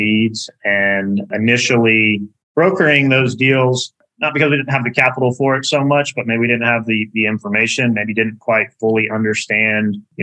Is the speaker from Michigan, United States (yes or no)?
no; Texas, United States; And then just growing up in Texas with, though there were no minerals in my family, always kind of hearing, you know, never sell your minerals.